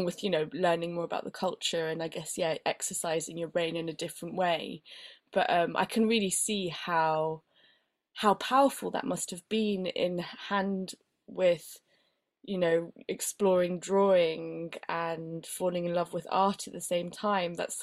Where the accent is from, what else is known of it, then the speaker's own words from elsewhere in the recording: Barcelona, Catalonia, Spain; English is a second language; And then I grew up in Barcelona, and so I speak Spanish and Catalan.